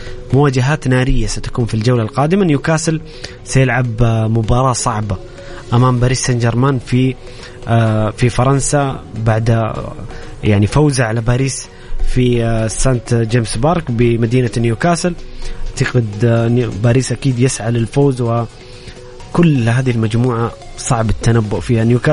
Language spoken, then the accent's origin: Arabic; Saudi Arabia; المباراة اللي تهمنا كسعوديين